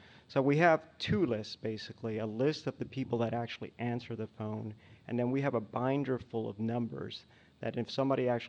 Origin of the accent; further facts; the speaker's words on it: New York, United States; Hey there … from Area 49, Suffolk County, Long Island